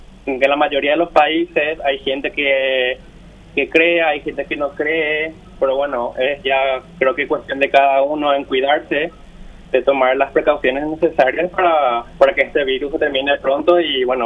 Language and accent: Spanish; Paraguay; now in Belgium; poder sentirnos más bien orgullosos de que somos paraguayos